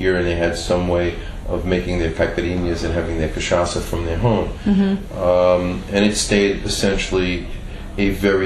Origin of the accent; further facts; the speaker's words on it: Brooklyn, New York, United States; also born or lived in France; I grew up in Brooklyn, New York, perhaps tell by my accent. And but my father's French, I'm French, I lived in France for 10 years